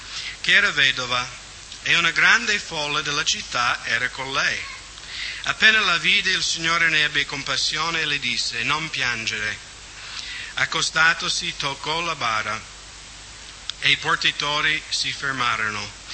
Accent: Seattle, Washington, United States; Italian is a second language; dalle mie parti a Seattle, nel nord ovest, ci sono i salmoni che ogni anno, no, vanno su per il fiume.

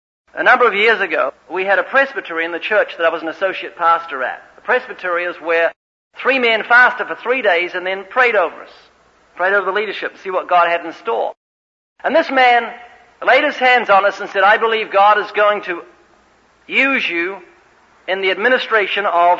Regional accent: New Zealand; I was from New Zealand and to the south is just penguins.

